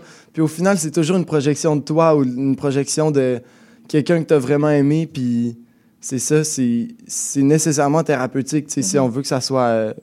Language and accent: French; Quebec City, Quebec, Canada; Ah, excusez, je viens de Québec, fait que je dis la bus.